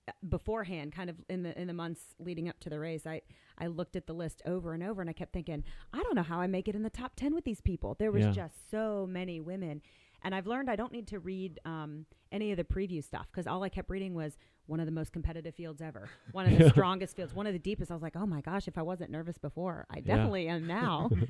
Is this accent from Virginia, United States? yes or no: yes; Virginia, United States; We did get some, you know, I'm from Virginia, so we did get some heat. And we had the humidity